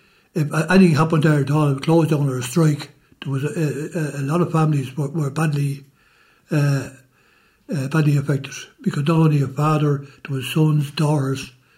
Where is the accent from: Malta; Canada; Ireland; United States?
Ireland; Lucan, Leinster; born there; Initially, I was born in Lucan.